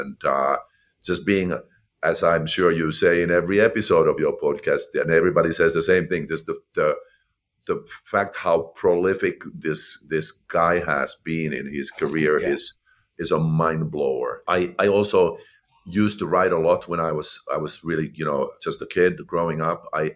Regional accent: Finland; English is a second language; I grew up in Finland

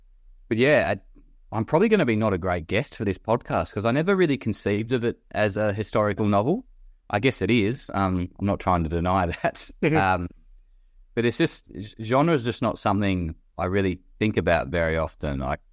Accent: Launceston, Tasmania, Australia; I grew up in Launceston and the Tamar Valley.

